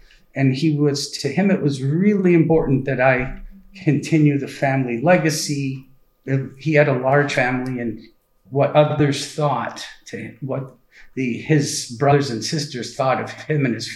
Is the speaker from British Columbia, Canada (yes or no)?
no; Montreal, Quebec, Canada; I was born and raised in an Orthodox Jewish family. I was born in Montreal, raised there. My parents were both Eastern European Holocaust survivors.